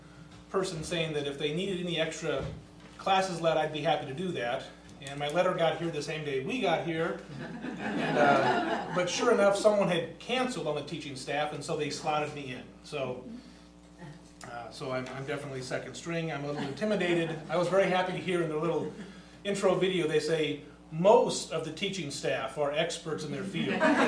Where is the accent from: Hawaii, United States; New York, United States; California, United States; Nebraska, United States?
Nebraska, United States; Omaha; I am a pastor from Omaha, Nebraska. I'm an ELCA pastor.